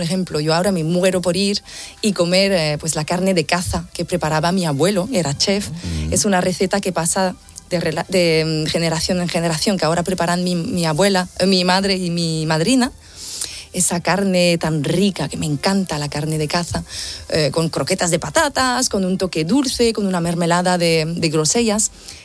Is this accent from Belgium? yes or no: yes; Wallonia, Belgium; Spanish is a second language; Somos los andaluces de Francia, nos dicen.